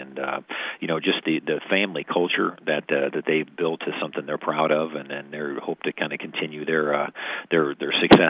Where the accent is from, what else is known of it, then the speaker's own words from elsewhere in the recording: Jefferson City, Missouri, United States; My background, I'm from Mid-Missouri. I'm from Jefferson City, where I was born and raised